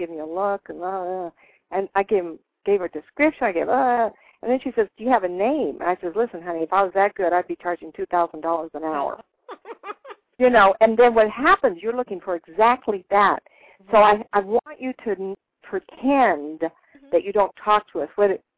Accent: Sacramento, California, United States; also born or lived in Inglewood / Hollywood / San Diego; now in Tucson, United States; Well, you know, I was born in Inglewood. We lived in Hollywood. And then I went to Pacific Beach and San Diego area. And then when my father was killed, we moved to Sacramento.

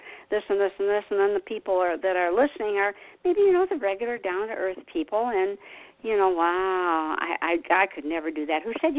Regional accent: Detroit, Michigan, United States; He was pulled into other places. I came from Detroit. He could fix anything.

